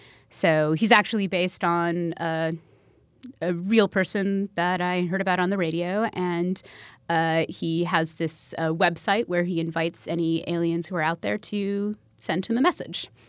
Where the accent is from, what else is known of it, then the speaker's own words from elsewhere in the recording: Chicago, Illinois, United States; I'm a Midwesterner. I am from Chicago. I strongly identify as being Midwestern.